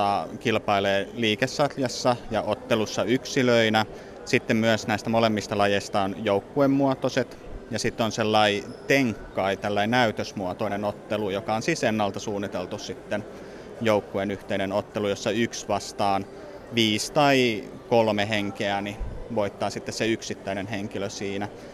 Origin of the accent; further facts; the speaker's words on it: Lahti, Päijänne Tavastia, Finland; also born or lived in Tampere / Vantaa; now in Helsinki, Finland; ihan alun perin olen Lahdesta lähtöisin, siellä suurimman osan elämästä viettänyt. Sitten muutin Tampereelle opiskelemaan, ne kun sai pakettiin, niin sitten muutin takaisin Lahteen, sieltä Vantaalle ja nyt viime syksynä sitten Helsinkiin.